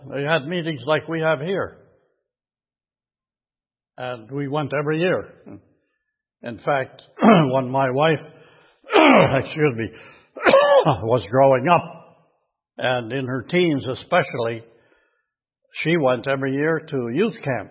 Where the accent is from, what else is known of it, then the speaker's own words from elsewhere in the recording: Waukegan, Illinois, United States; I joined the St. Mark's Lutheran Church in Waukegan, Illinois, my hometown.